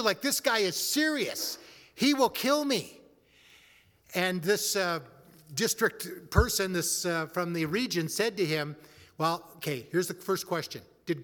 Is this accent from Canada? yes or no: yes; Canada; my Canadian passport means nothing to them.